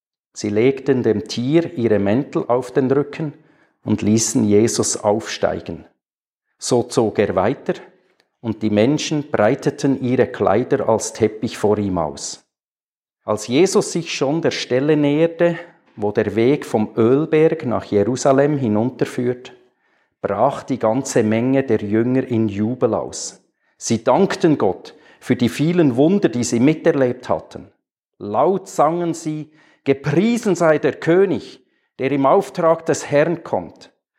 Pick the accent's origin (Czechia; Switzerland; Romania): Switzerland; Grindelwald, Bern; Ich bin in Grindelwald aufgewachsen, da gibt es keine Palmen.